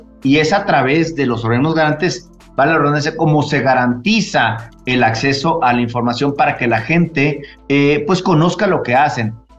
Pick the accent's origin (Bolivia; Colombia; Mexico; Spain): Mexico; yo contribuyo como mexicano, por obligación constitucional, al gasto público